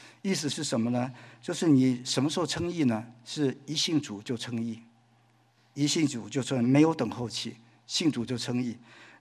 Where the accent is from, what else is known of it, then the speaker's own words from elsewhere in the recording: Taiwan; now in United States; 他知道我是台湾来的